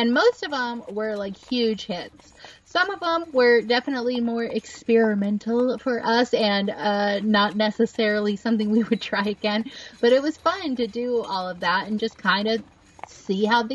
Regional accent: Florida, United States; So I am a homesteader from Florida.

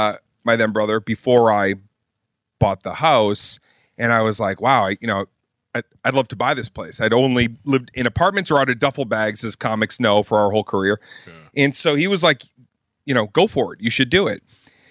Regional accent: Boston, Massachusetts, United States; harken back to growing up in Boston where we would stand on the porch and you would talk shit with your neighbors.

